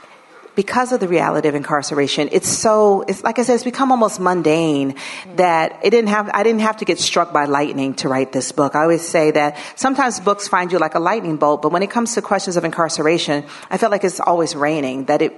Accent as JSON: {"language": "English", "town": "Atlanta", "region": "Georgia", "country": "United States", "tie": "born or raised there", "said": "The first book is about growing up in Atlanta during the Atlanta child murders. When I was a child in Atlanta, 28 black children were killed, and two of them were students at my elementary school."}